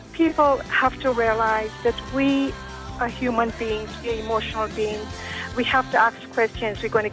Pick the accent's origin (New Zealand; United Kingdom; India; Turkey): India; now in Boston, United States; I'm Indian.